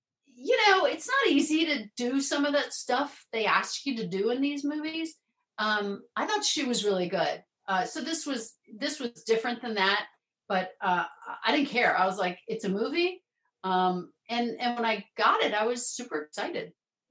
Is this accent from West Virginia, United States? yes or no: no; Rockville, Maryland, United States; I grew up in Rockville, Maryland.